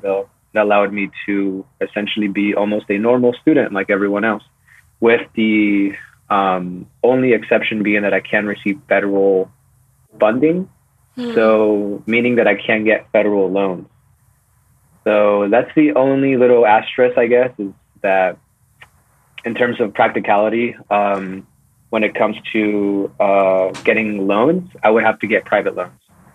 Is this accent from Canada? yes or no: no; Guadalajara, Jalisco, Mexico; English is a second language; now in United States; Also being an immigrant and coming from Mexico, so just south of the border. I'm from I was born in Guadalajara, Jalisco.